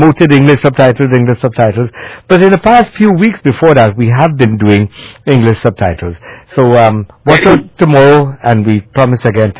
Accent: Trinidad & Tobago; I'm from Trinidad.

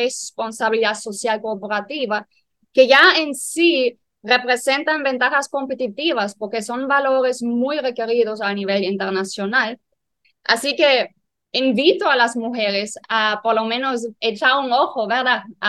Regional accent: Germany; Spanish is a second language; now in Dominican Republic; Yo soy alemana y yo llegué al país hace 8 años. En realidad, estoy casada con un dominicano.

